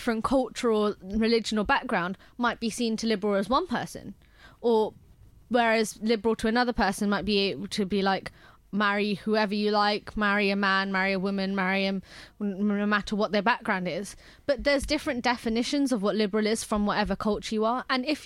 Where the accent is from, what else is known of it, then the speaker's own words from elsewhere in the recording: India; but I come from India. Tea is different.